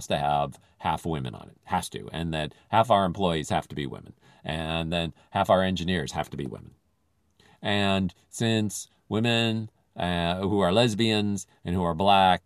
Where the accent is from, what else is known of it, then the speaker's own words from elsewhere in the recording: Philippines; Except I grew up in the Philippines. And I saw people who were desperately poor.